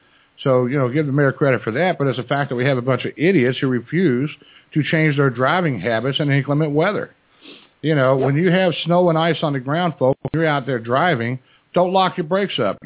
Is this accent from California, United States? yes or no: no; Louisville, Kentucky, United States; I was born and raised in Louisville.